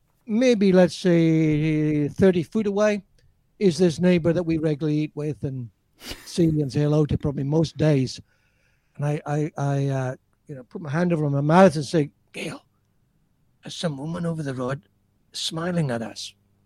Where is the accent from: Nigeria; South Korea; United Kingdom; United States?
United Kingdom; Scotland; born there; I was born in the Orkney Islands in Scotland.